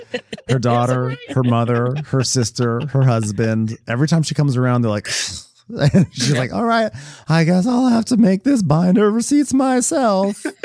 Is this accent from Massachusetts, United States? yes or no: no; New York, United States; iconic morning show that I used to listen to growing up in New York, because … is a legend, a true legend.